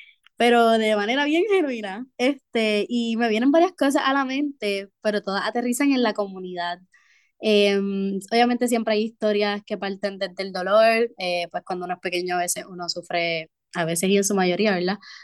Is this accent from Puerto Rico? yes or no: yes; Guaynabo, Puerto Rico; yo soy nacida en Atorrey, criada entre el barrio Tierra Santa en Guaynabo y Santurce, varios de esos sectores, entre ellos el residencial Luis Llorén Torres.